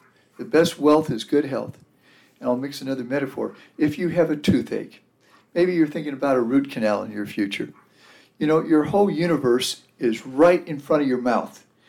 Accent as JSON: {"language": "English", "region": "Texas", "country": "United States", "tie": "born or raised there", "said": "My home state of Texas, for example, we see it just this week with regard to bills the governor has signed"}